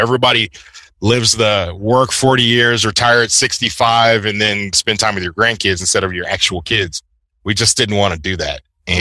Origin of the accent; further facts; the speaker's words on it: Houston, Texas, United States; I am a native Houstonian here in Texas.